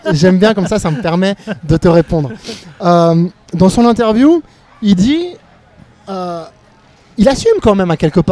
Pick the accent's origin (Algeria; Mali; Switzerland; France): Switzerland; moi, en tant que Suisse